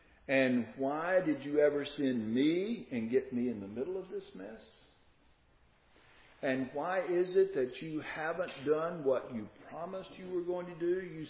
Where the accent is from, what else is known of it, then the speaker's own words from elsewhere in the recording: Moss Point, Mississippi, United States; I can remember when I was growing up in Moss Point, we had no Mississippi television stations down there.